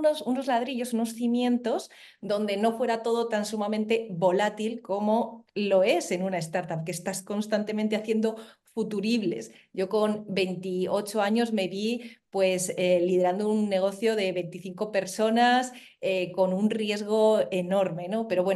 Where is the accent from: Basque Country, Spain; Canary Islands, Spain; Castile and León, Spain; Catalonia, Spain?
Castile and León, Spain; Soria; Nací y me crié en Soria, en España. De hecho, Soria es de las ciudades más pequeñas de España y a pesar de vivir en un sitio tan pequeño, con tan pocas posibilidades a nivel laboral